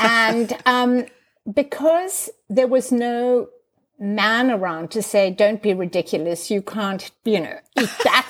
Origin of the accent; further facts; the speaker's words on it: South Africa; I'm very influenced by being a South African because you probably have met South Africans. We have wanderlust South Africans.